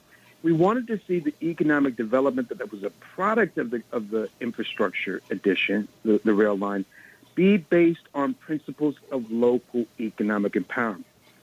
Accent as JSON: {"language": "English", "town": "Los Angeles", "region": "California", "country": "United States", "tie": "born or raised there", "said": "how I was growing up in Leimert Park, Crenshaw in the 1990s."}